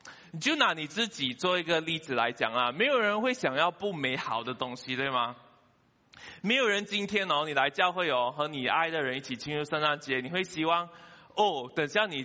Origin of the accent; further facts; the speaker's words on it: Johor Bahru, Johor, Malaysia; now in Kuala Lumpur, Malaysia; 其实我在柔佛长大，我18年都是在 JB 长大，然后我前10年都是在 KL 这边做工啦。